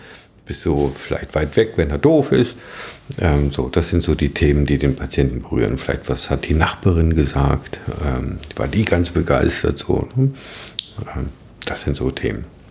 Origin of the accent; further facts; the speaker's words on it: Thuringia, Germany; Wir kommen ja aus dem Saale-Holzland-Kreis.